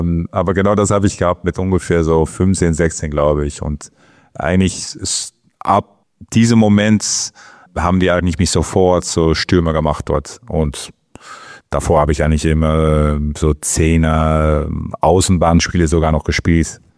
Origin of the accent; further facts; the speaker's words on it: North Holland, Netherlands; also born or lived in Blaricum; Geht in meinen Reisepass. Blaricum. Aber dann hat aufgewachsen, dann ein Ort daneben, Sausen.